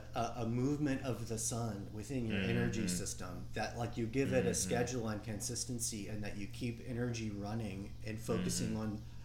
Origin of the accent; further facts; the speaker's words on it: Louisiana, United States; as a Cajun raised in that kind of tradition a little bit, not claiming that I understand it experientially.